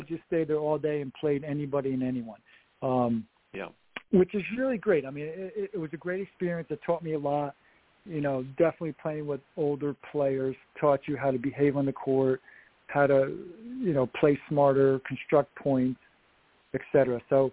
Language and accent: English; New York, United States; Upstate New York is not the greatest year-round tennis weather.